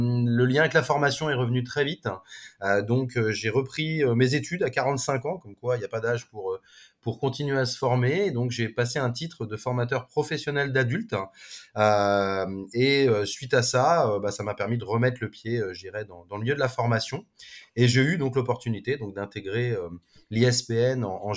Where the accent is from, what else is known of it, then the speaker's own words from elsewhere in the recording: Paris, Île-de-France, France; Moi, je suis parisien de base, hein. Je suis le vrai Titi parisien de Montmartre. Donc j'ai fait toutes mes études sur Paris